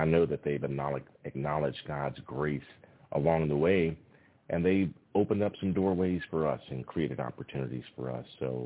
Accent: Greeneville, Tennessee, United States; one of my hometown teams played in the state basketball tournament, the Greenville, Tennessee Yellow Jackets.

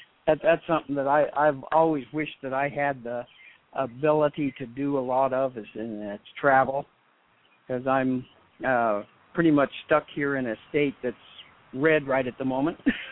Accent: New Mexico, United States; I grew up in New Mexico, so I had a lot of that illegal immigration thing.

